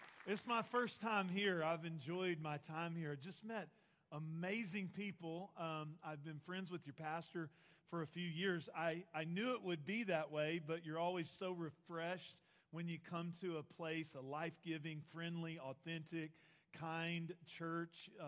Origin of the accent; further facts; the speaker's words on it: Texas, United States; Well, I'm a fellow Texan. I was raised in Northeast Texas, moved to the Dallas-Fort Worth area about 20 years ago with 32 of my friends.